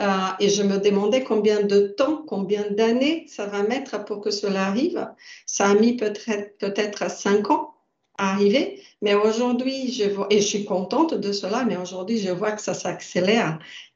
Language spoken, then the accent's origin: French; Brazil; French is a second language; Ma culture, je suis brésilienne, donc je viens d'un pays nouveau